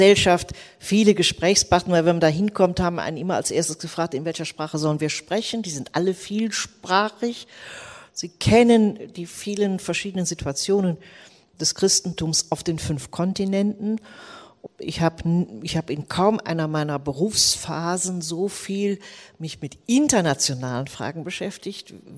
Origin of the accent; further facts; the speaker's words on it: Rhineland, Germany; also ich bin Rheinländerin geblieben.